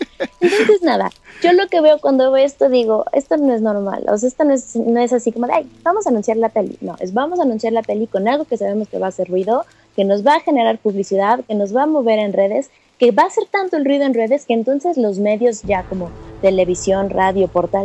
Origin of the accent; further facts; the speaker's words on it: Mexico; born there; quienes al menos nacimos en México y en varias partes del mundo